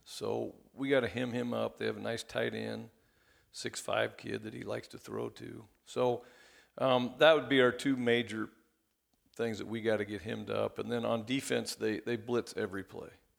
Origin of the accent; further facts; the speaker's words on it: Des Moines, Iowa, United States; it's obviously we're from the Des Moines area and we feel like the best football is played here